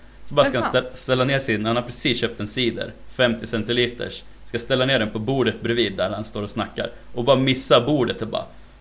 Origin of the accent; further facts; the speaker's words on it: Boxholm, Östergötland, Sweden; Men jag är från Boxholm.